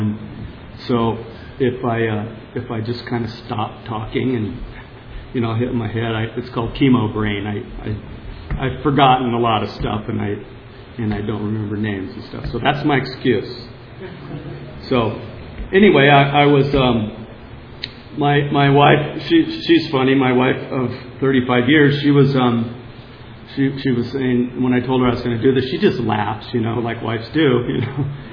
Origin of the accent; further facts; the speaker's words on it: Holtville, California, United States; born there; I was born in California. I was born in Hauteville, California, which is in the Imperial Valley. It's the other valley.